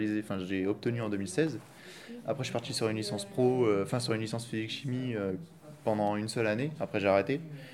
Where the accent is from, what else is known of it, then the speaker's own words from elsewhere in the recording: Hauts-de-France, France; donc moi j'ai 24 ans, je viens du Nord-Pas-de-Calais quand même. Je suis arrivé ici il y a 2 ans environ.